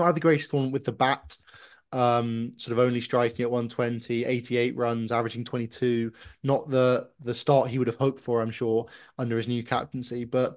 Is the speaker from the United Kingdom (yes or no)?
yes; England, United Kingdom; And I think in particular for me as an English fan, Phil Salt has been great at the top of the order